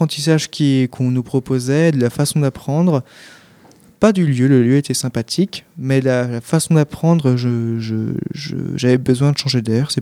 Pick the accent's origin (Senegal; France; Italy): France; Saint-Yves-Bubry, Brittany; also born or lived in Pontivy; Je suis né à Pontivy, le 17 avril 2000, et j'ai grandi pendant 10 ans, donc jusqu'à mes 9 ans, à Saint-Yves-Bubry, une petite commune un peu paumée près de Plouay.